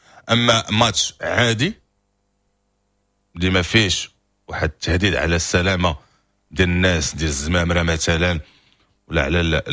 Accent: Morocco; لانه الاستقبال عندنا احنا كمغاربه استقبال كيكون كتستقبل الناس كترحب بالناس

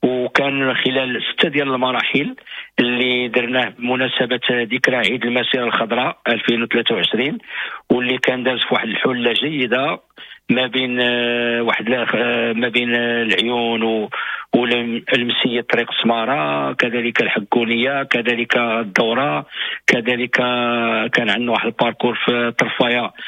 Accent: Morocco; تكريما للمراه المغربيه وللشابه المغربيه اللي هي الام والاخت والبنت والزوجه وكل شيء بالنسبه لنا حتى كمغاربه

